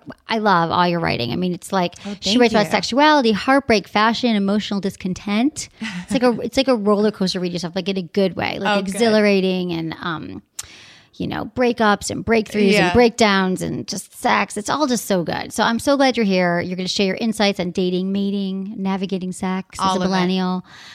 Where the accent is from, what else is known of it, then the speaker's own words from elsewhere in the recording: Midwest, United States; I'm from the Midwest, like air. I say long A's.